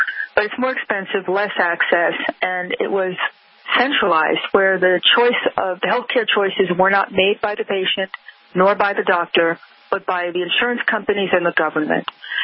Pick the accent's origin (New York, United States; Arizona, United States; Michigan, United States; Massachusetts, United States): New York, United States